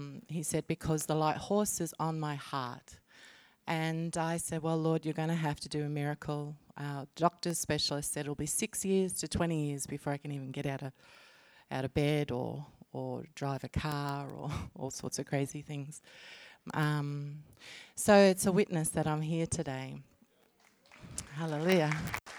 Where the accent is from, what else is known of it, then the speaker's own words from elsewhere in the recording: Queensland, Australia; born there; but means that I was born in Queensland.